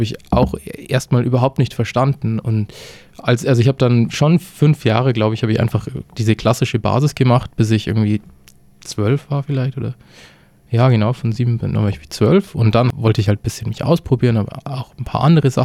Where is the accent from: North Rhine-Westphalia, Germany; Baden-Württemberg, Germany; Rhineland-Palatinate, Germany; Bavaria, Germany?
Bavaria, Germany; Dorfen; moved away as an adult; now in Zürich, Switzerland; Gut einem halben Jahr bin ich umgezogen nach Zürich und ja, komme aber eigentlich aus Oberbayern, aus einer kleinen Stadt, die heißt Dorfen. Kennt man also nicht. Ist im Osten von München, zwischen München und Passau kann man sagen.